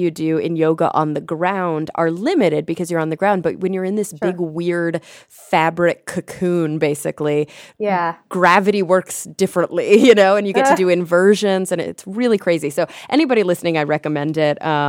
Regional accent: Texas, United States; Because as a fellow Southern girl, I was born and raised in Texas, and I have family in Arkansas.

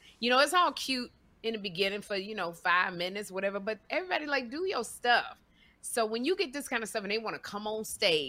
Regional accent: Chicago, Illinois, United States; I'm from Chicago.

